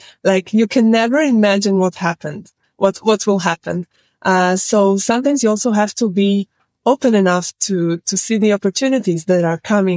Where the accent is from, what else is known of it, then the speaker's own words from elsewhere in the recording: Tel Aviv, Tel Aviv District, Israel; English is a second language; I'm from Tel Aviv, from the big city.